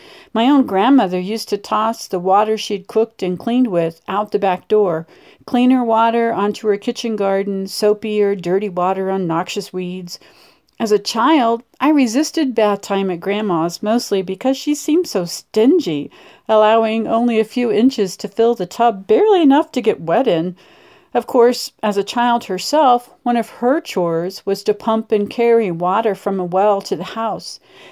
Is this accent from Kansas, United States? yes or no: yes; Dodge City, Kansas, United States; For HPPR's Radio Readers, I'm … from Dodge City, Kansas